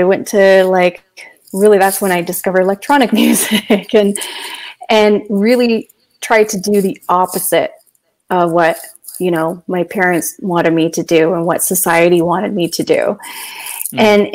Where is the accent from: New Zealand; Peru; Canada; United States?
Canada; London, Ontario; I was born and raised in London, Ontario. At that time, it was a predominantly white community that I grew up in. And coming from an East Indian background